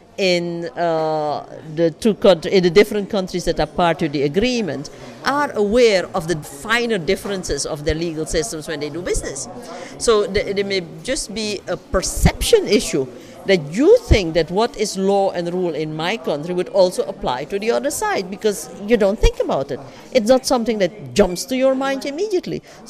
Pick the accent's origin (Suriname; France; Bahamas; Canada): Suriname; English is a second language; I'm from Suriname, as you know.